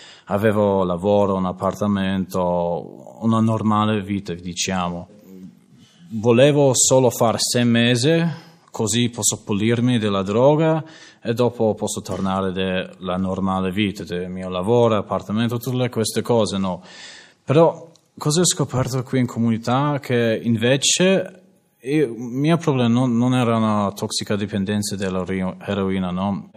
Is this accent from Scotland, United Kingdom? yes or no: no; London, United Kingdom; Italian is a second language; now in Italy; sono di Londra, Inghilterra. Io sono molto fortunato che sono nato in una famiglia dove noi non abbiamo mancato niente.